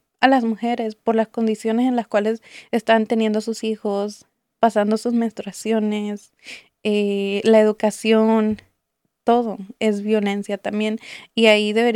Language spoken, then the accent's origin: Spanish; Mexico City, Mexico; yo de niña en la Ciudad de México, mi papá era policía en la ciudad